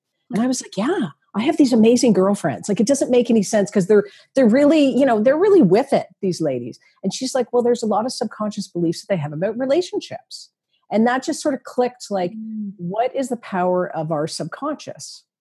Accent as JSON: {"language": "English", "town": "Toronto", "region": "Ontario", "country": "Canada", "said": "And I'm from Toronto originally."}